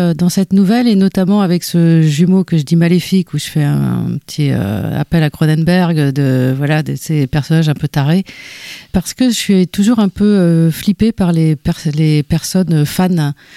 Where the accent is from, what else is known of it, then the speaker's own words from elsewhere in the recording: Rennes, Brittany, France; born there; Non, je suis née à Rennes en 1976 et ça a été mon grand regret, grandi à la campagne.